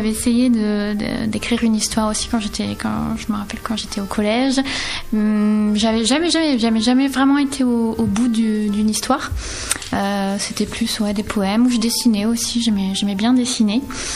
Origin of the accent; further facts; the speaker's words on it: Bellac, Nouvelle-Aquitaine, France; Je suis originaire de Bellac, où j'ai fait une bonne partie de mes études jusqu'au baccalauréat.